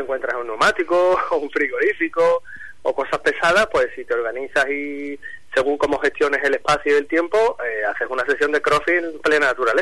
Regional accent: Andalusia, Spain; me daba verdadera vergüenza como andaluz decir

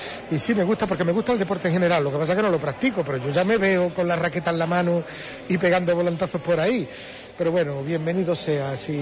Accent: Huelva, Andalusia, Spain; muy orgulloso de mi tierra, de mi gente, de Huelva

